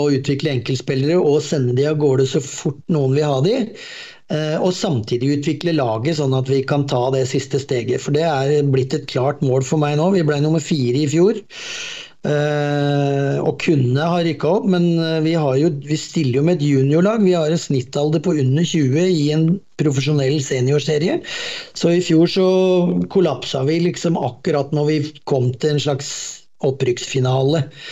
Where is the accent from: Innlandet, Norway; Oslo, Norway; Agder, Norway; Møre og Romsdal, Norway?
Oslo, Norway; jeg er den eneste fra Oslo, eller eneste ikke-senegaleser i klubben